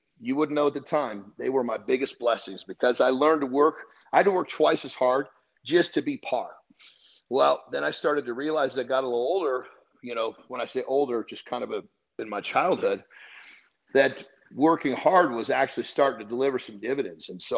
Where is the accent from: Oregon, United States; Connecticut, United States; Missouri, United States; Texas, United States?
Oregon, United States; I actually was in Oregon.